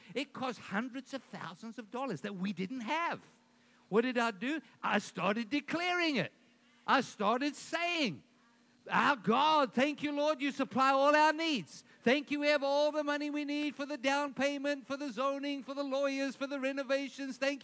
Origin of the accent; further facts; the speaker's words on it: Bahamas; I'm from Bahamas. That's why I'm late.